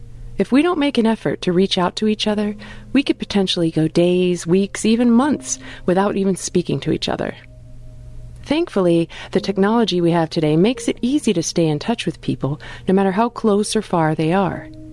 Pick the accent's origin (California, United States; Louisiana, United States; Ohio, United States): Ohio, United States; now in Central Virginia, United States; I grew up in Northeast Ohio, and I now live in Central Virginia